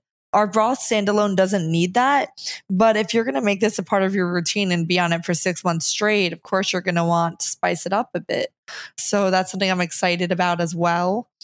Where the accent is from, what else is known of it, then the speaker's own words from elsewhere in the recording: New Jersey, United States; I'm from New Jersey. I don't give an F